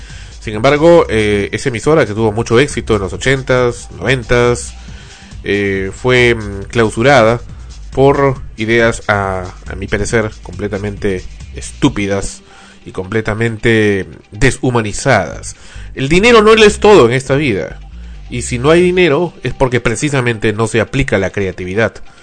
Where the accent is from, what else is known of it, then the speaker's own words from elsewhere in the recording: Peru; pues no somos los peruanos.